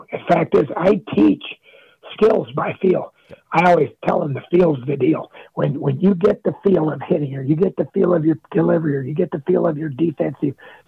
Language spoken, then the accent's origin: English; Nebraska, United States; now in Denver, United States; It's not like, I grew up in Nebraska. It's not like Iowa or Nebraska where the humidity, it stays on the ground and it crunches and does that.